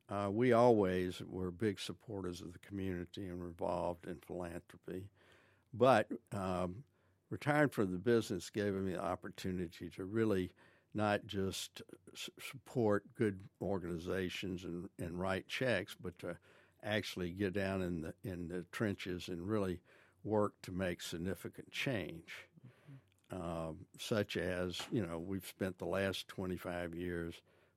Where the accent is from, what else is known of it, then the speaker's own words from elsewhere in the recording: Memphis, Tennessee, United States; I'm a native Memphian. I was really third generation growing up in this city.